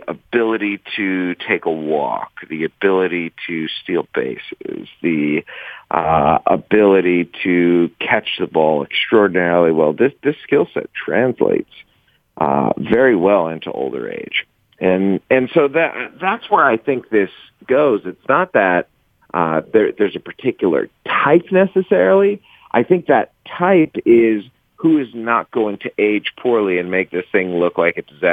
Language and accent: English; Cleveland, Ohio, United States; I mean, I grew up in Cleveland